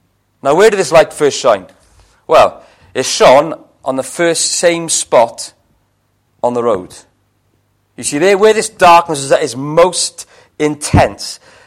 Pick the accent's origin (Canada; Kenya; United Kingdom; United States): United Kingdom; Wales; I remember my best moment ever was going to watch Wales against England in the Rugby World Cup. And it was in Twickenham, the home of English rugby. It was their World Cup. They played Wales. And we won.